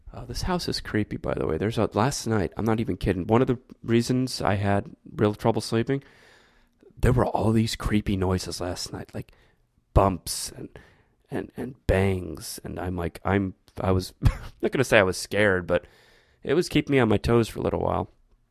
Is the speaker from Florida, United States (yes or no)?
yes; Florida, United States; Whereas I grew up in South Florida, all of my family is in South Florida.